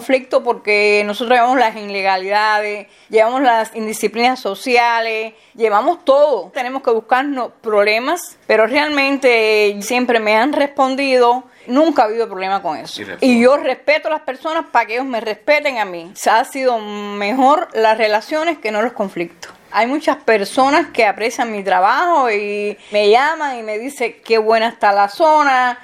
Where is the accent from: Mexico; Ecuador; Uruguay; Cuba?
Cuba; Turín; born there; Yo comencé en Turín, una zona de campo donde yo nací. Yo tenía 14 años, que fue cuando yo ingresé a los CDR.